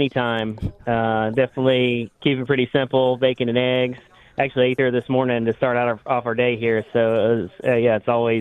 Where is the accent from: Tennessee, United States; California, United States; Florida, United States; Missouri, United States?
Tennessee, United States; You know, obviously, I grew up in the Middle Tennessee area, been to many races at the Super Speedway